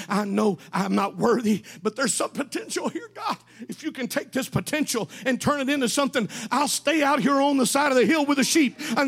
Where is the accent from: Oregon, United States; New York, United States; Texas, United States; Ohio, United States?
Texas, United States; I remember in Texas, growing up in North Texas, there was a young man that went to TBC, Wayne Huntley.